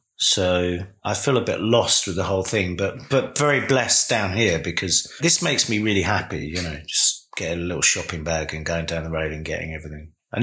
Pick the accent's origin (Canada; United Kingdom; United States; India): United Kingdom; Deal, South East England; You know, my parents had a restaurant on the high street, so we were right in the thick of it. I think Deal's great if you're in the thick of it